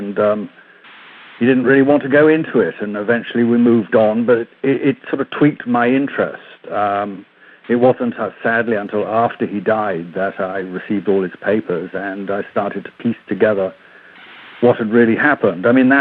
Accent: London, United Kingdom; born there; We were in England at the time. I was born in London

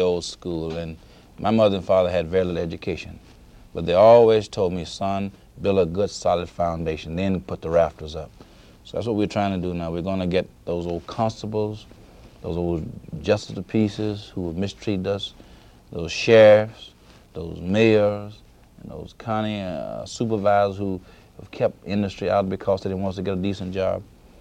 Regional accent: Mississippi, United States; I was born and reared in Mississippi, and I never like to come north

